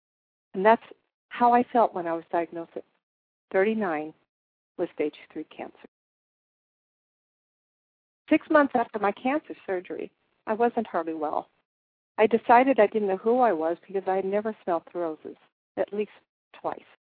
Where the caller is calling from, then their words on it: Tombstone, Arizona, United States; I'm calling you from Arizona, where I currently live, near the town of Tombstone.